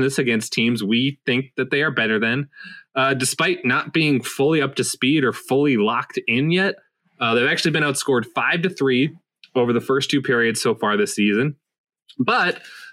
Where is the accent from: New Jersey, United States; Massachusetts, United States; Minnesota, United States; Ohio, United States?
Minnesota, United States; I've seen most sports movies that reference Minnesota in any tangential way.